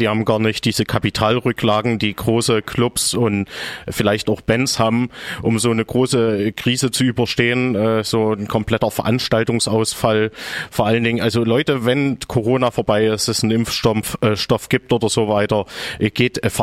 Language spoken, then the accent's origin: German; Saxony, Germany; gerade wo ich herkomme aus dem Erzgebirge